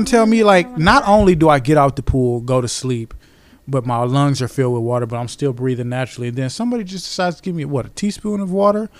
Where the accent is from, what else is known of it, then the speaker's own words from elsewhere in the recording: Cleveland, Ohio, United States; I was in Vegas in July, and they were like, "Where you from?" I was like, "I'm from Cleveland."